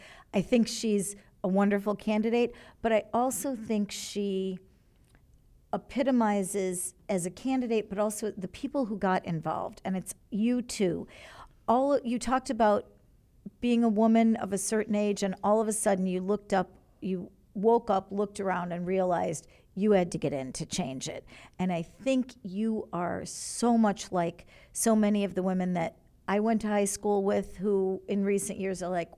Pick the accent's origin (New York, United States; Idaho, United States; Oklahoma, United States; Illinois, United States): Illinois, United States; I grew up in DuPage County, which was legendarily Republican.